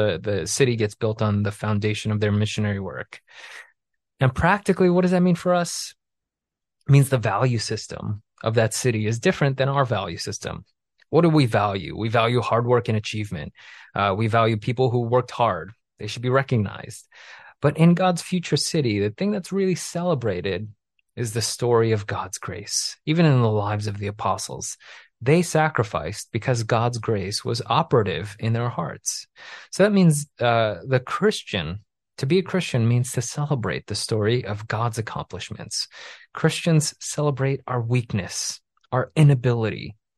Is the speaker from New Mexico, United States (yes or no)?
no; New York City, New York, United States; I grew up in New York City and started hanging out with this kid, Mark